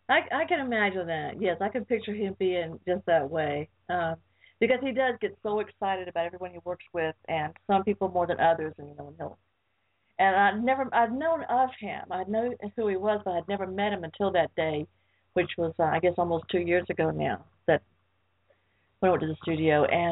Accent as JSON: {"language": "English", "town": "Atlanta", "region": "Georgia", "country": "United States", "said": "Yeah, and I'm from Atlanta, Georgia, so... Yeah, although I'm in North Carolina now"}